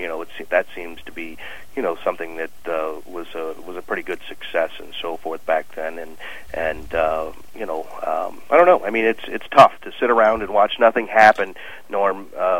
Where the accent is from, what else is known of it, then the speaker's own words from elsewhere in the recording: Ohio, United States; I'm originally from Ohio and worked, cut my teeth at Scioto Downs.